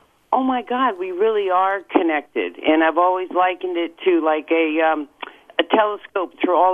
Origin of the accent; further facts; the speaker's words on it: California, United States; my history growing up in the Bay Area, I did take acid as a young woman